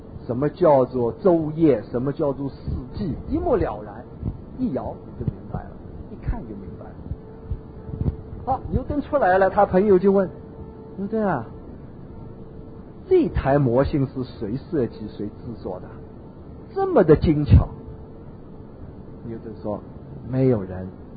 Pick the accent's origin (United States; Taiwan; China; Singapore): China; 我们中国人哎呀，团体里好多人都问